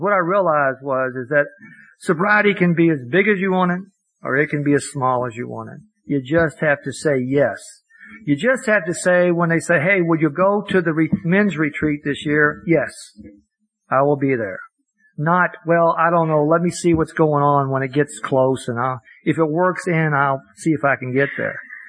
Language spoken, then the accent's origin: English; Kentucky, United States; I'm from Kentucky, of all places, and my first time